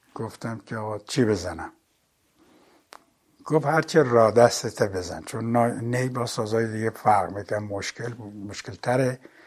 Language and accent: Persian; Khuzestan, Iran; گفت بچه کجایی؟ گفتمش که خوزستانیم. گفت که سیستانی. گفتم نه خوزستانی.